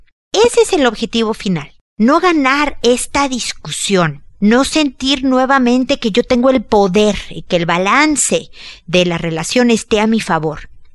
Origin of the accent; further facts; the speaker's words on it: Mexico; soy mexicana y sentí el del 85